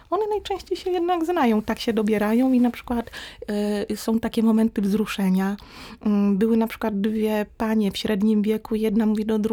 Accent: Lower Silesian Voivodeship, Poland; Ja przyjechałam z Dolnego Śląska, więc jak zostałam zaakceptowana

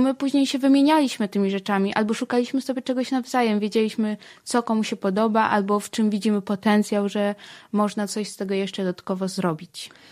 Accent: Lublin Voivodeship, Poland; Ja pochodzę z powiatu biłgorajskiego, z Lubelszczyzny.

